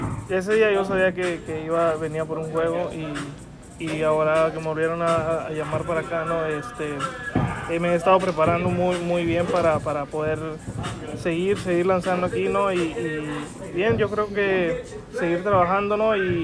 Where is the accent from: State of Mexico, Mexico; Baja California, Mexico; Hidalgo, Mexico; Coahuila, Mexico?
Baja California, Mexico; Mexicali; yo soy de Mexicali, ¿no? Y creo que para mí eso es un orgullo, ¿no? Porque aquí está cerca mi familia y están todos aquí conmigo, ¿no?